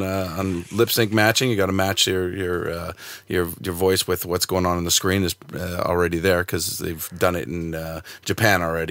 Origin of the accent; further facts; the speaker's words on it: Canada; It's an all-Canadian show, which is I'm Canadian, too.